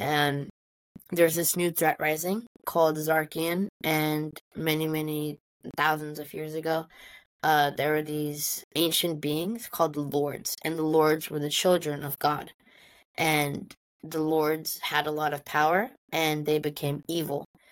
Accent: Pakistan; I'm from Pakistan, which is just below Afghanistan.

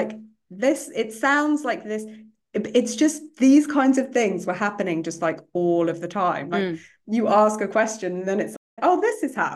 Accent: London, United Kingdom; And I said, I'm from London.

